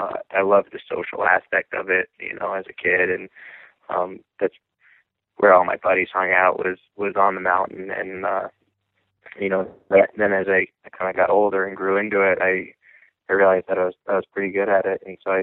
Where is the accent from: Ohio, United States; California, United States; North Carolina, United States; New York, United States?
New York, United States; Lake Placid; I'm from Lake Placid, New York, and that's, it's an area that has a huge heritage of skiing.